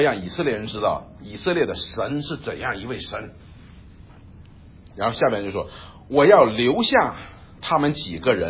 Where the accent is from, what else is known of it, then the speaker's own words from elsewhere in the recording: China; 我们中国人都知道喝茶的时候是最放松的时候啊